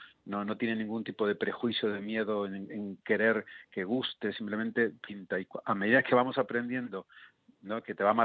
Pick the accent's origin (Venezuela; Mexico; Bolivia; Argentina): Argentina; yo estudiaba en Buenos Aires, yo soy argentino, estudiaba composición coreográfica